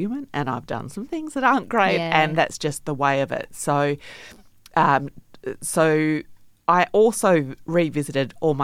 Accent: Australia; Probably being Australian, I just don't take myself that seriously.

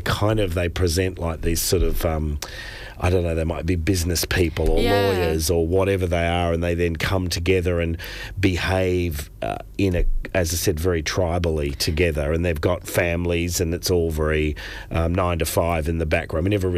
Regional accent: Sydney, New South Wales, Australia; I'm from Sydney

